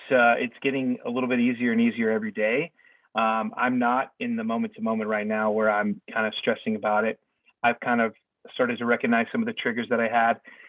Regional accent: Seattle, Washington, United States; now in Tennessee, United States; but I've been here since 2006. I still call Seattle home. I still root for the Seahawks, but I'm almost a Southerner at this point.

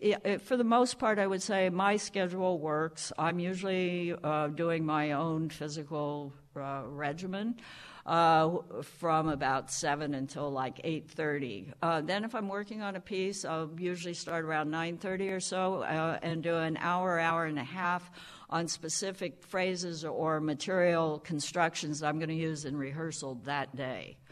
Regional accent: Midwest, United States; I'm a farm girl. I come from the Midwest.

